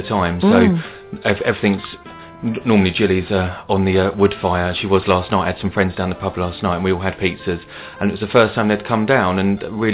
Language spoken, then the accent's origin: English; Maidstone, South East England, United Kingdom; now in Folkestone, United Kingdom; I'm from Maidstone originally, but been down in the Folkestone Hythe area for the past 4.5 years.